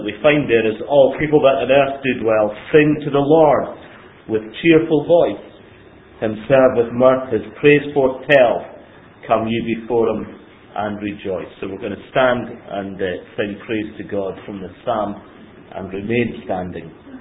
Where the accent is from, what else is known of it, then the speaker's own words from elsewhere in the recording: Scotland, United Kingdom; David got that bit right. I'm from Scotland, born in Scotland, lived in Scotland all my days.